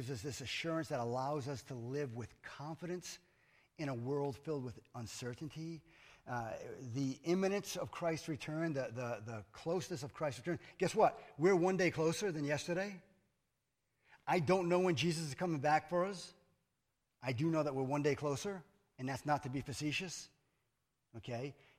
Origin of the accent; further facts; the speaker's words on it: New England, United States; I'm from New England. My perfect temperature is 60 degrees.